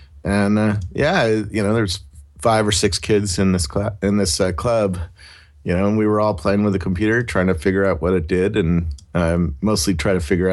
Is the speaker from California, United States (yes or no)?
yes; Cupertino, California, United States; Well, I grew up in Cupertino, and my dad was an engineer.